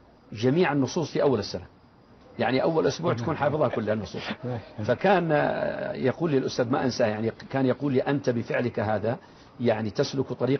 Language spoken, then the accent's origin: Arabic; Ara, Al Bahah Province, Saudi Arabia; وكان يأتينا بعض الوعاظ إلى قريتنا الصغيرة الرابضة على قمة الجبل، قرية عراء في بني ظبيان في منطقة الباحة